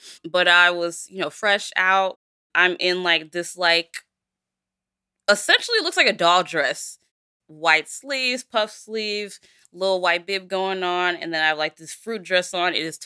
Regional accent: Nigeria; And then I'm in a traditional outfit because I'm Nigerian.

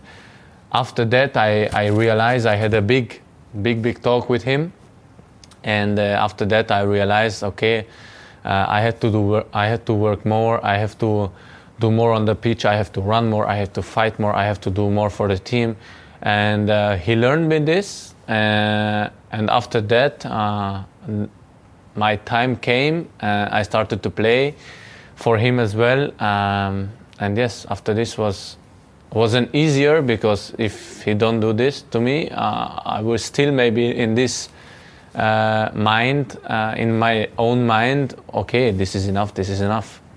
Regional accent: Salzburg, Austria; English is a second language; now in Leipzig, Germany; And I come from Salzburg to Leipzig.

